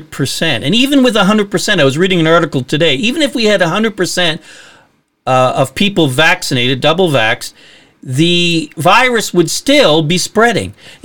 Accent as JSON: {"language": "English", "town": "Moncton", "region": "New Brunswick", "country": "Canada", "tie": "born or raised there", "also_born_or_lived": "Nova Scotia", "said": "growing up in Moncton, New Brunswick, living and pastoring in Nova Scotia."}